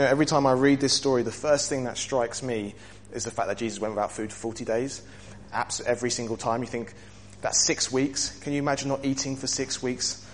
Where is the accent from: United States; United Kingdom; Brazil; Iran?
United Kingdom; Maybe I'm just being too British, but tested feels like it sits better with me.